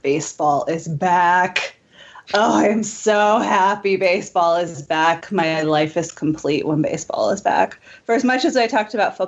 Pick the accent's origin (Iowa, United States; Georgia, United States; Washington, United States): Georgia, United States; Atlanta; Obviously, I'm from Atlanta, so I'm a Braves fan